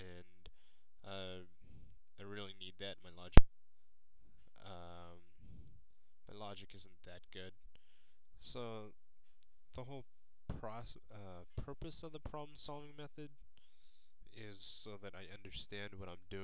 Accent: Victorville, California, United States; I'm from Victorville, California, around like the Mojave Desert.

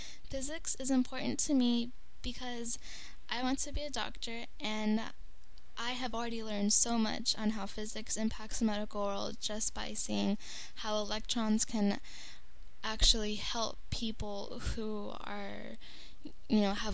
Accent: Antioch, California, United States; I am from Antioch, California, which is a little city that is about 8 hours away from here, and it's located in the Bay Area, which is, it's a little bit east of San Francisco.

